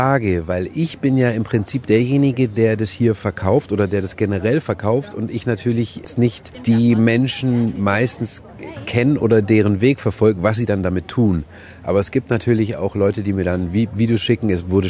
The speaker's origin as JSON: {"language": "German", "town": "Lindau", "region": "Bavaria", "country": "Germany", "said": "ich komme aus Lindau"}